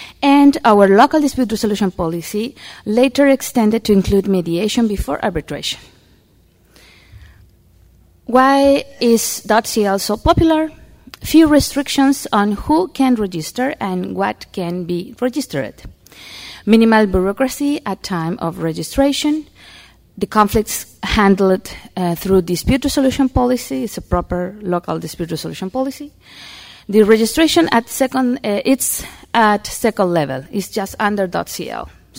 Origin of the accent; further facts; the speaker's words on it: Chile; I'm from Chile.